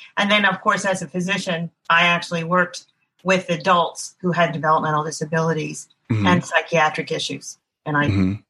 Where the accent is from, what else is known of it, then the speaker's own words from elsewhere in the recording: New Jersey, United States; I volunteered with children in the town that I grew up in New Jersey.